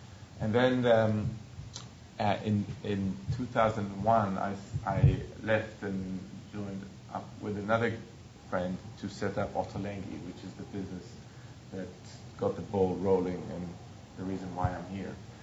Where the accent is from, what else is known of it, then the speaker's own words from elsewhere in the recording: Jerusalem, Jerusalem District, Israel; moved away as an adult; also born or lived in Tel Aviv; now in London, United Kingdom; Sammy was born on the Arab-Palestinian side, and I was born on the Jewish side. And in a way, our lives ran in parallel for very long. So first we were born in the same year, then we both moved from Jerusalem to Tel Aviv in the same year in the 90s